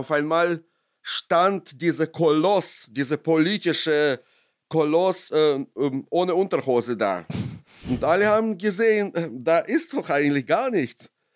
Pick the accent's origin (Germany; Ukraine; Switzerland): Ukraine; moved away; Ich war, anders als viele meiner ukrainischen Freunde, nie ein Patriot meiner Heimat gegenüber.